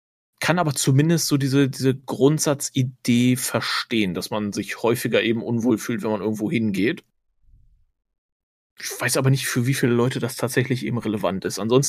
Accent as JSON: {"language": "German", "region": "Lower Saxony", "country": "Germany", "tie": "born or raised there", "lives_now": "Mainz, Germany", "said": "Ich bin in Südniedersachsen ja aufgewachsen, einfach auf dem Dorf."}